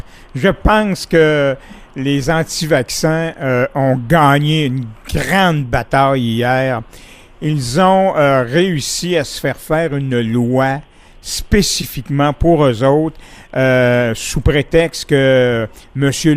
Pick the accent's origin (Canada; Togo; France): Canada; Quebec; que ce soit chez nous en Beauce